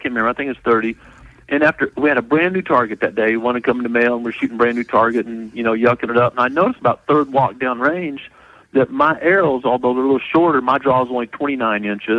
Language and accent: English; Missouri, United States; Hey, so I'm originally from Missouri and, you know, always loved deer.